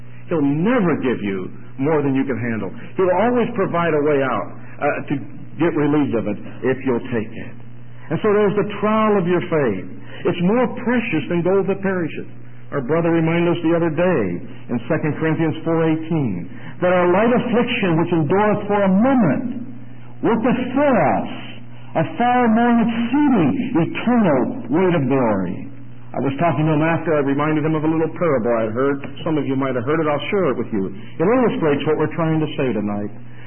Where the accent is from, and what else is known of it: Rochester, New York, United States